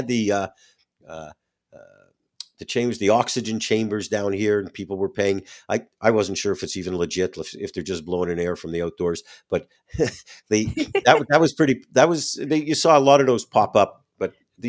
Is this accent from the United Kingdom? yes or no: no; Canada; now in United States; as a Canadian, well, I'm an American now. I share that with the audience since 2007.